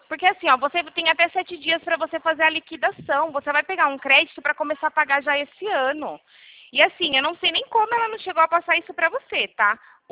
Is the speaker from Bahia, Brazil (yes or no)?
no; São Paulo, Brazil; Eu sou do interior de São Paulo.